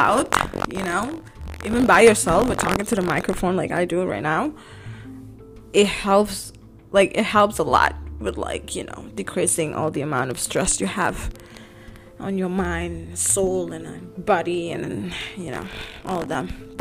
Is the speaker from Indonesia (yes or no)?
yes; Indonesia; English is a second language; I'm from Indonesia, so like my English is not as what you think it is. But yeah, you see me dark skin, but I'm from Indonesia. Like I'm black, but I'm from Indonesia.